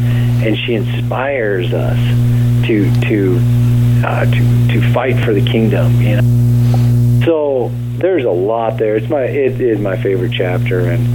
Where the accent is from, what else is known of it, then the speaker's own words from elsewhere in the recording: Wyoming, United States; I was born and raised in Wyoming, and then I did move to Montana after high school, went to work for my uncle, and I spent about 10 years working there